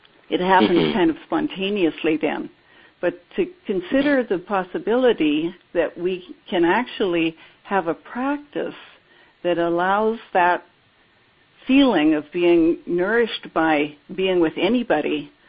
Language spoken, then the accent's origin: English; Canada; Well, I'm a Canadian.